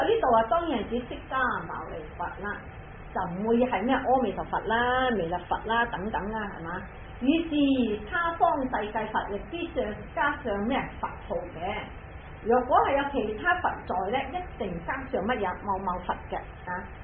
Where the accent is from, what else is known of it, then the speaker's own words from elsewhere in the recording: China; 好似我哋中國人都係噶，總之咁嘅事發生